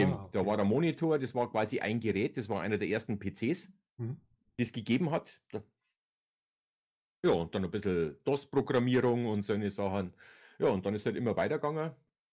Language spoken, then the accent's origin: German; Bad Tölz, Bavaria, Germany; Nachdem, dass ich schon 50 plus bin, ich komme aus Bayern, wie man vielleicht hört, in der Nähe von München, aus Bad Tölz.